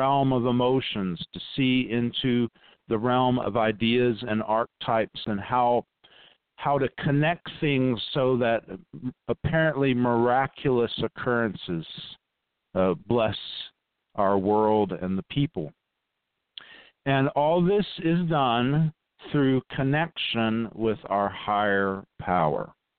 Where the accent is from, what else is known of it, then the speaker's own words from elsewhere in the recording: Texas, United States; also born or lived in other parts of the US; In the time that I grew up in Texas and in other parts of the country, there was an extreme religious bigotry